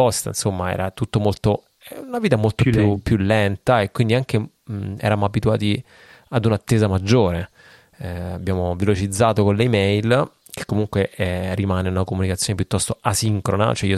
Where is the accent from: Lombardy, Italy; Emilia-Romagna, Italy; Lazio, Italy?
Lazio, Italy; Rome; now in Basilicata, Italy; io vengo da Roma, quindi non è che vengo dal paesero della Basilicata come adesso